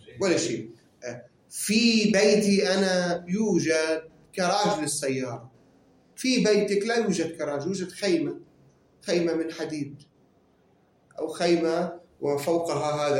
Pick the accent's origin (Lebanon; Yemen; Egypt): Lebanon; كطرقات بلدنا لبنان